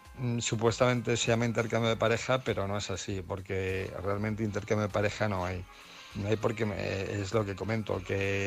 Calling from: Madrid, Community of Madrid, Spain; de Madrid.

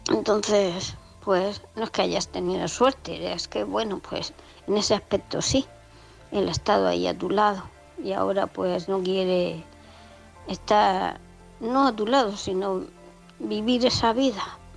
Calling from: Murcia, Region of Murcia, Spain; de Murcia.

